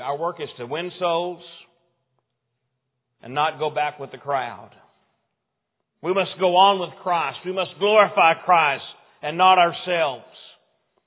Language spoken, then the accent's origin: English; Texas, United States; And I pastored up in Colorado for about 4 years. And I called it the mission field because I'm from Texas.